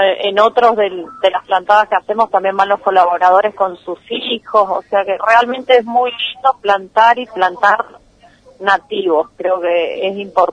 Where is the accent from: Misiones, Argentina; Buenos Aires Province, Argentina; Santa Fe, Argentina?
Misiones, Argentina; Puerto Iguazú; O sea que nosotros somos parte de Iguazú, nacimos acá y vivimos acá toda la vida